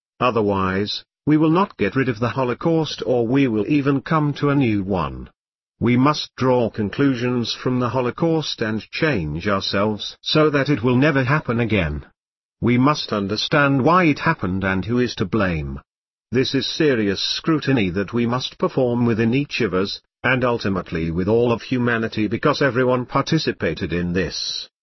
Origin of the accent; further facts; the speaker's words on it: Vitebsk, Vitebsk Region, Belarus; I was born in Belarus, in a place where Nazis carried out mass executions of Jews. In Vitebsk, the city of my childhood, there was also a ghetto, which was destroyed.